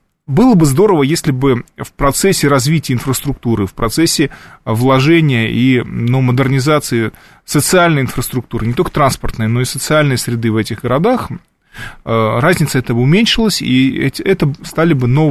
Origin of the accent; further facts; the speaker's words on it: Novosibirsk, Novosibirsk Oblast, Russia; Я это знаю как уроженец Новосибирска